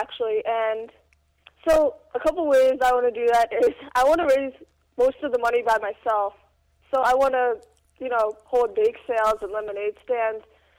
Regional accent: New Jersey, United States; Oh, so I'm in eighth grade. I'm from New Jersey.

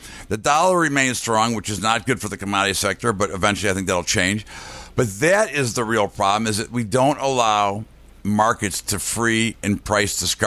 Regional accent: United States; I mean, look, I'm an American. I love America.

